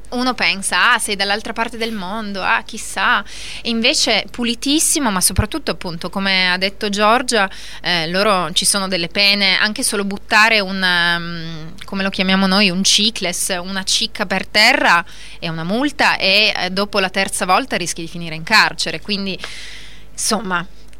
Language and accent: Italian; Piedmont, Italy; comunque siamo piemontesi